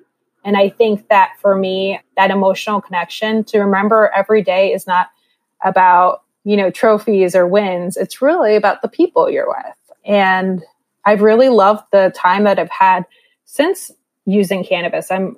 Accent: New Jersey, United States; I don't have two L's in my name, and that's because I come from Jersey.

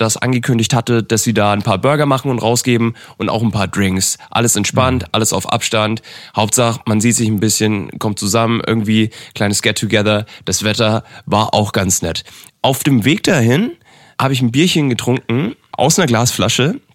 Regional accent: Nuremberg, Bavaria, Germany; ich komme ursprünglich auch aus Nürnberg.

